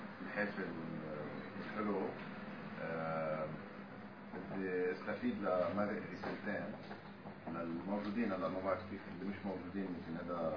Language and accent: Arabic; Lebanon; كلبناني أو كشاب لازم نكون نحن عد المستوى،